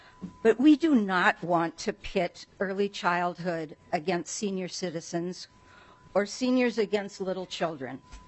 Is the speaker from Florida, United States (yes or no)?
no; Fergus Falls, Minnesota, United States; I am from Fergus Falls.